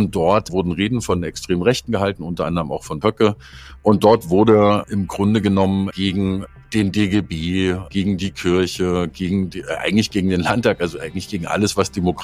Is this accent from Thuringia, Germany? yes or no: yes; Suhl, Thuringia, Germany; Ich komme aus Suhl. Das ist in Südthüringen eigentlich total schön. Eine Stadt, die sehr viel Abwanderung erleben musste in den 90er Jahren